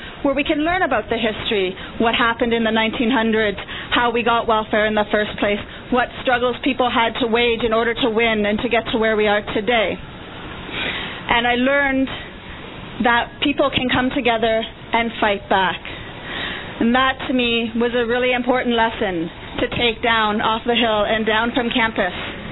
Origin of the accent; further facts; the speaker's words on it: Guelph, Ontario, Canada; Because I grew up in Guelph